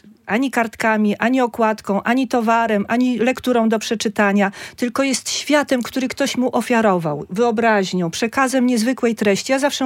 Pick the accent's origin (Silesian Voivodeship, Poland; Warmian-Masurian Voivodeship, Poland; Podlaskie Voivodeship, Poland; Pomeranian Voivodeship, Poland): Warmian-Masurian Voivodeship, Poland; Olsztyn; bo my z Olsztyna jesteśmy, ale też nie warmiacy